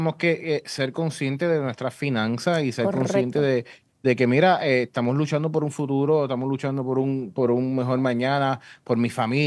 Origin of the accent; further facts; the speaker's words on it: Puerto Rico; como puertorriqueños